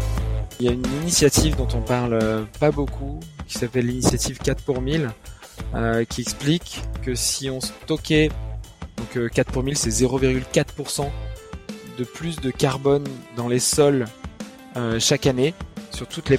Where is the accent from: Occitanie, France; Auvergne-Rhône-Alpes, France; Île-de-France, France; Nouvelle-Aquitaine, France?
Nouvelle-Aquitaine, France; En effet, je suis originaire du Pays Basque.